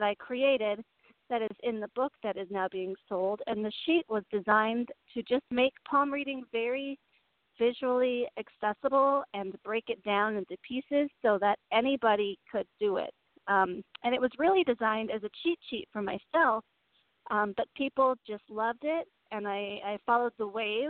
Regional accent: Atlanta, Georgia, United States; I was thinking about all the things that Atlanta, my hometown, has in terms of metaphysical practitioners and modalities.

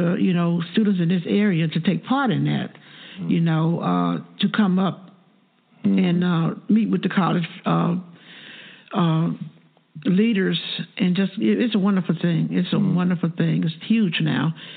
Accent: Morganton, North Carolina, United States; also born or lived in Greensboro; Well, I came from Morganton, which was a small town, a little bigger than Monroeville, but it was small, and went to Greensboro, which is a bigger town.

